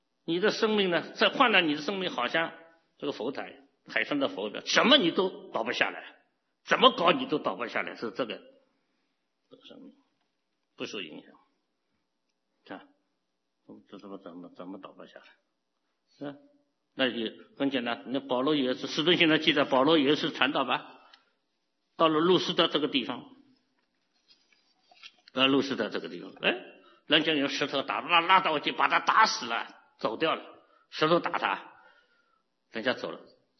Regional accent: China; 我们中国人一结婚呢，有4个字啊，叫百年好合，对吧？

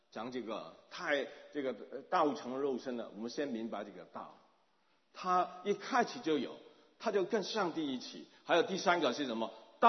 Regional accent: China; 当我们中国人讲道的时候有不同的意义的

